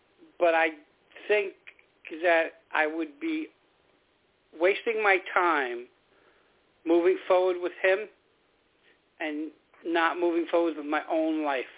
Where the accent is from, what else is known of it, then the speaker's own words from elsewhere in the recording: New York, United States; also born or lived in New Jersey; But you're right, I am from New York and New Jersey. Those were my areas.